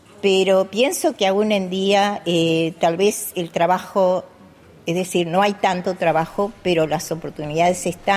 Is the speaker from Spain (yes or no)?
no; Uruguay; moved away as an adult; Sí, llegué de Uruguay, de un golpe de Estado fulminante, vamos a decir, con poco inglés.